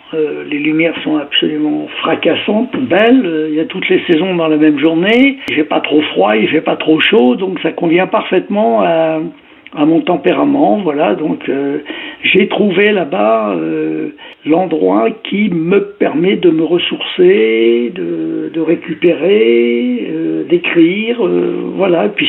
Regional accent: Paris, Île-de-France, France; Je suis né à Paris, bien sûr, je suis un Parisien

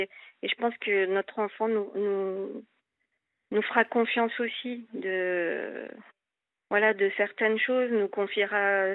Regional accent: Southwest France, France; now in Paris, France; En fait, je suis originaire du Sud-Ouest.

